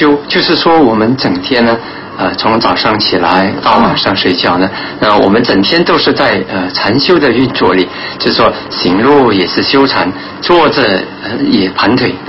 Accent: Malacca, Malaysia; 我是来自马六甲州的。

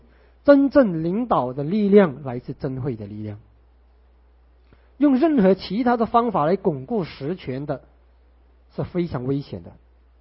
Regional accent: China; 所以我们中国人的那个易经

